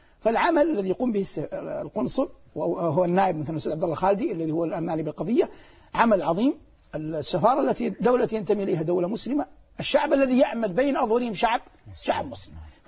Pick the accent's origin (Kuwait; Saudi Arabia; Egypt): Saudi Arabia; في هذه المناطق المباركة الثلاث من بلادنا المملكة العربية السعودية